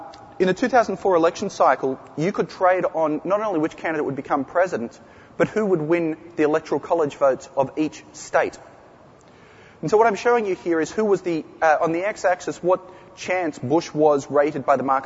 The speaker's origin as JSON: {"language": "English", "country": "Australia", "said": "Hey, I'm from Australia. You guys can bag me easily."}